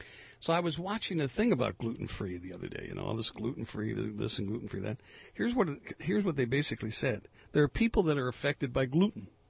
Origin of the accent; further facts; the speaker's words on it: United States; from a morale standpoint as an American, it was one of the lowest of the low, low periods in my life